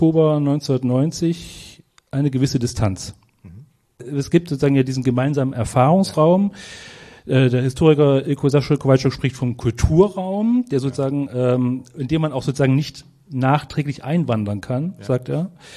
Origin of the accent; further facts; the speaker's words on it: Eisenach, Thuringia, Germany; ich komme aus der Autostadt Eisenach.